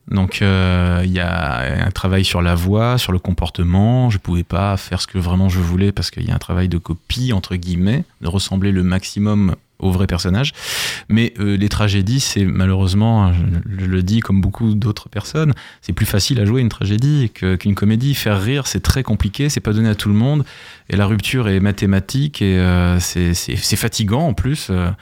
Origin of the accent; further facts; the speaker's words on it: Toulon, Provence-Alpes-Côte d'Azur, France; Enfin, je viens de Toulon, moi.